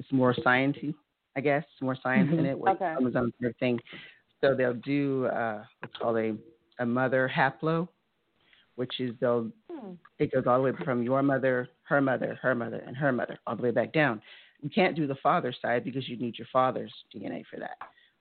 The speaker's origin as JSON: {"language": "English", "town": "San Antonio", "region": "Texas", "country": "United States", "tie": "born or raised there", "also_born_or_lived": "New Orleans", "said": "Funny because I grew up in San Antonio. I'm from New Orleans, but we lived in San Antonio for 20 years."}